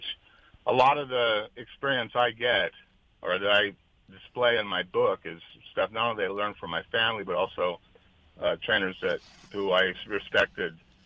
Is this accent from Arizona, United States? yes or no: no; West Hills, California, United States; But, I grew up in the valley, and my dad for a number of years worked for my grandfather.